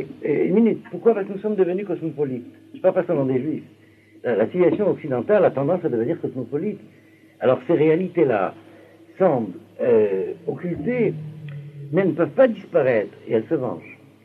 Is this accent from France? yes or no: no; Algeria; Moi, comme vous le savez, je suis originaire d'Algérie, j'étais habitué à un certain paysage, qui est le paysage algérien